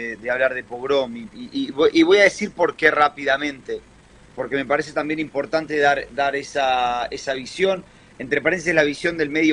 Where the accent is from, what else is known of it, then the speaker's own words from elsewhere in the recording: Argentina; lamentablemente somos argentinos los dos.